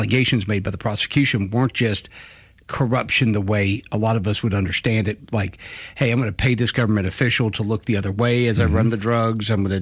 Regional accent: United States; So I'm an American, so I'm on our side

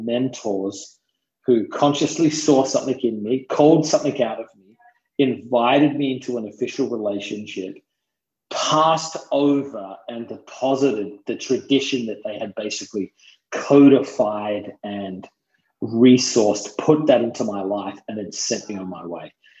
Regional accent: Adelaide, South Australia, Australia; moved away as an adult; I'm originally from Adelaide, South Australia. So I lived in Australia till I was 20.

